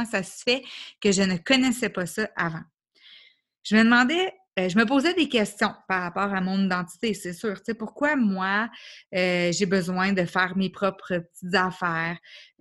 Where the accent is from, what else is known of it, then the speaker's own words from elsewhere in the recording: Quebec, Canada; je suis née au Québec. J'ai grandi pendant des années au Québec aussi.